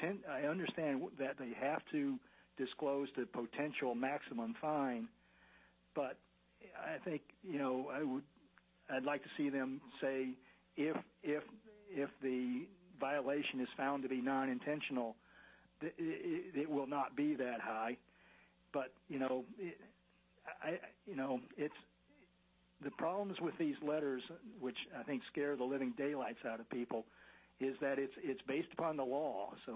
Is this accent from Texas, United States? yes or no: yes; Texas, United States; moved away as an adult; now in Alaska, United States; I was born and raised in Texas along with three brothers.